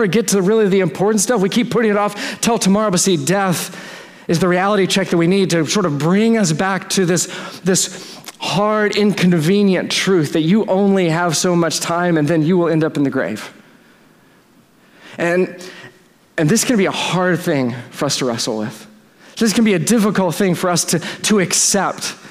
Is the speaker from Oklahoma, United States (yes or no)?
no; Dallas, Texas, United States; Like, I'm from Texas, I'm from Dallas, like, everything's new there, and so we don't have cemeteries in church parking lots.